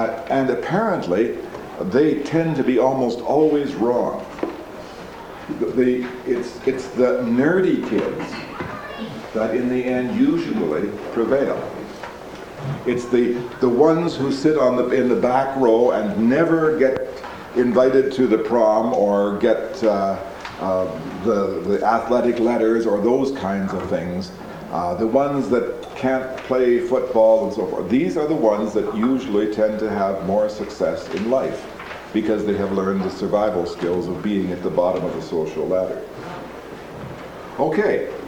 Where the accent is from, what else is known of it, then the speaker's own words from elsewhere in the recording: British Columbia, Canada; I come from British Columbia, north here